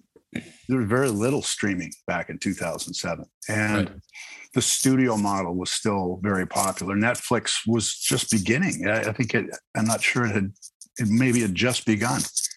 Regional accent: London, Ontario, Canada; also born or lived in Toronto; I was born in Toronto. I grew up in London, Ontario.

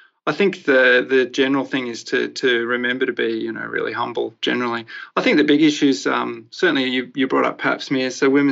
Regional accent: Brisbane, Queensland, Australia; I was born in Brisbane and brought up here.

